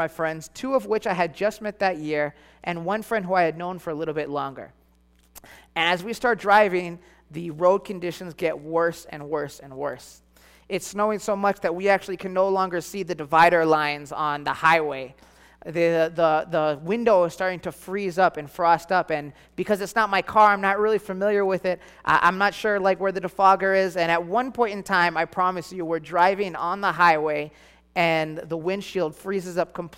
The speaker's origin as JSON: {"language": "English", "region": "New York", "country": "United States", "lives_now": "Arizona, United States", "said": "I'm originally from New York. I don't know what you guys sing here in Arizona, so."}